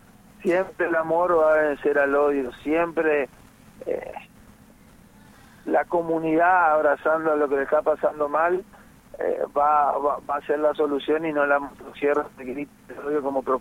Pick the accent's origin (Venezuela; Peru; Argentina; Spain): Argentina; Como ciudadano argentino